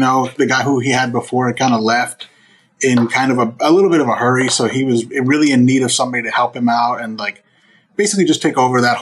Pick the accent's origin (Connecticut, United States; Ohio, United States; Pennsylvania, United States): Pennsylvania, United States; So I grew up in Pennsylvania. So my family's still in PA. I'm PA raised.